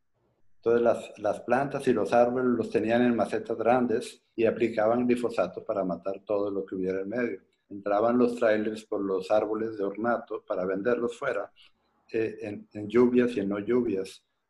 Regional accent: Mexico; now in Florida, United States; yo soy mexicano, vivo ahora en Florida

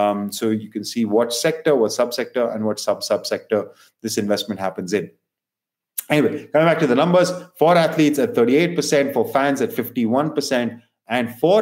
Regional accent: Bangalore, Karnataka, India; A couple of Indian cities should be mentioned, Mumbai and Bangalore, my hometown.

